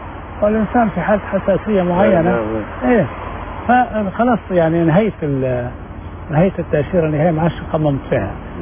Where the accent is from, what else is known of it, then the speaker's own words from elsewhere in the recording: Libya; أنا يعني ليبي وإقامتي في ليبيا ليس لدي إقامة هنا وسفارتكم غير موجودة في طرابلس وأنا عندي إقامة في قطر